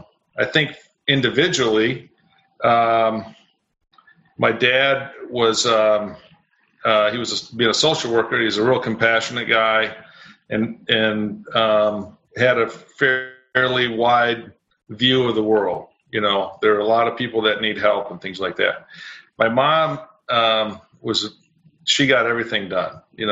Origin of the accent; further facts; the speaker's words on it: Grand Rapids, Michigan, United States; also born or lived in Saginaw; Yeah, so I was born in Saginaw, but grew up and we moved shortly to Grand Rapids thereafter.